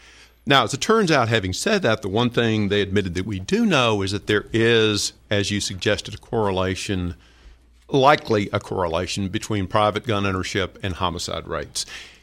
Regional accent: the South, United States; I grew up in the South. My father was an avid hunter and gun owner.

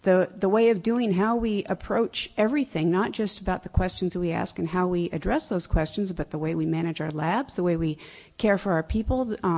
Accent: Alaska, United States; I am from Alaska, actually from the University of Alaska, Fairbanks.

